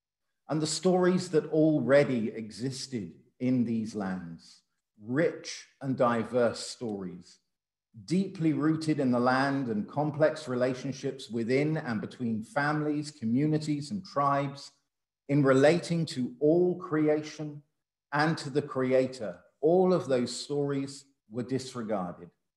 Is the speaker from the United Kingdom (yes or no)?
yes; England, United Kingdom; Well, you may know that I come from an Irish background, though I was born and raised in England.